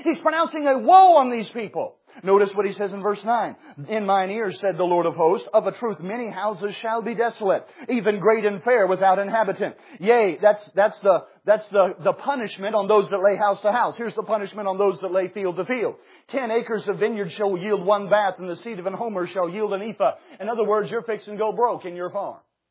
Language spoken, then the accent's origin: English; South Carolina, United States; I grew up in South Carolina. We had a union building. It was about the size of this piano.